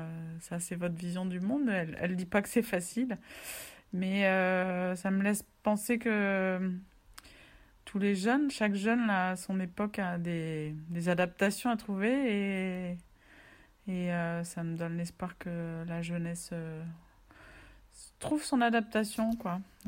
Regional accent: Nantes, Pays de la Loire, France; en vivant à Nantes, là, en grandissant à Nantes, on n'était pas... Ouais, on n'avait pas conscience de tout, je pense.

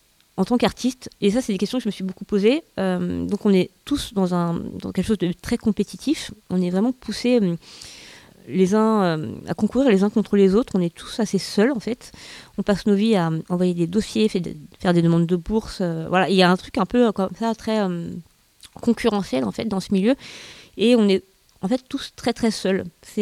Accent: Cergy, Île-de-France, France; Alors déjà, moi, je suis née à Cergy. J'ai fait mes études à Cergy

